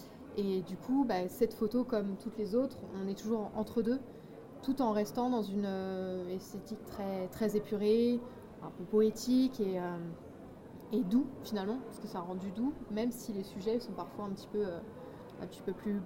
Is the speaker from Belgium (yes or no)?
no; Brittany, France; moved away as an adult; now in Paris, France; Je suis bretonne à la base.